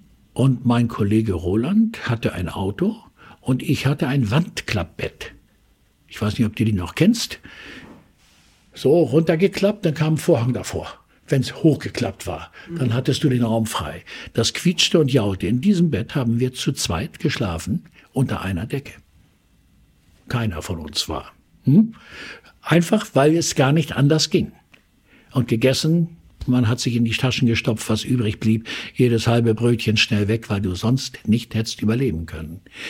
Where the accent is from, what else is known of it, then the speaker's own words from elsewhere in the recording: Kiel, Schleswig-Holstein, Germany; Nur es wusste keiner, dass ich aus Kiel komme.